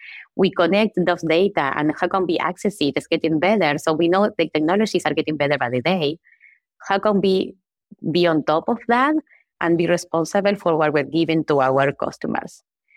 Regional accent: Uruguay; English is a second language; Yes, I am from Uruguay. I was born there and grew up and I did my undergrad in there.

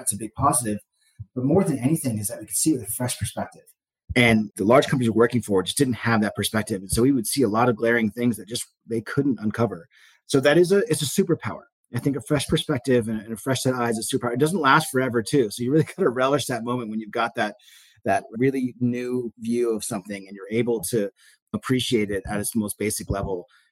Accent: Northeast, United States; And so I went from growing up in the Northeast and having no exposure to agriculture whatsoever

